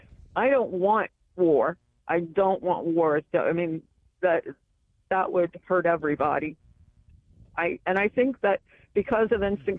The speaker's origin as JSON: {"language": "English", "region": "the South", "country": "United States", "said": "I'm an American, but now I'm a Southerner because I see what they've done to the rest of the country"}